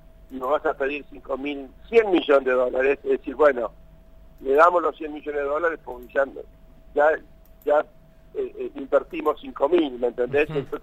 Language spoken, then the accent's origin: Spanish; Buenos Aires, Argentina; Así que yo prácticamente me crié durante el año escolar en Buenos Aires y todas las vacaciones en la chacra, y yo pues conozco muy poco la Argentina.